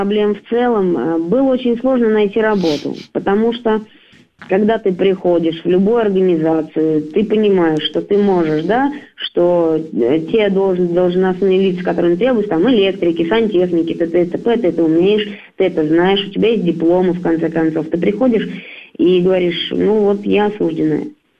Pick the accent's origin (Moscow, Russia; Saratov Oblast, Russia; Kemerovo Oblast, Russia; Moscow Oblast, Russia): Saratov Oblast, Russia; Saratov; для меня все-таки Саратовская область, это, ну, как край родной, я тут родилась в Саратове, жила до 20 лет, целых до 21-го.